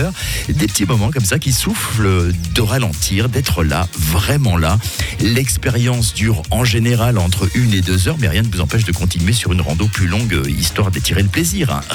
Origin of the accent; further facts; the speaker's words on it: Switzerland; On a le choix chez nous en Suisse et on avance comme ça, pieds nus, sur des surfaces qui changent tout le temps.